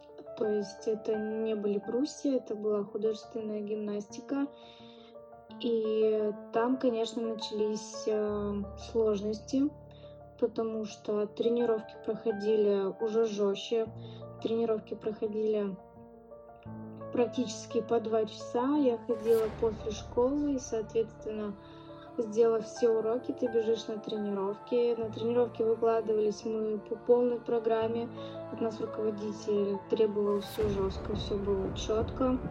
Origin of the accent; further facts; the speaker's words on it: Krasnoturinsk, Sverdlovsk Oblast, Russia; born there; now in Saint Petersburg, Russia; я родилась в Свердловской области, город Краснотуринск, 9 марта 1995 года. На данный момент проживаю в Санкт-Петербурге, как поступила учиться, отучилась и теперь работаю.